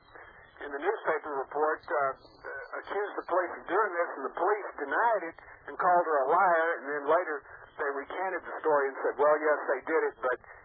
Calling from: Lake City, Texas, United States; I'm calling you from Lake City, Texas.

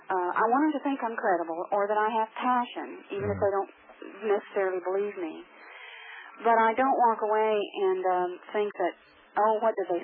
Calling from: Texas, United States; I'm calling from Texas

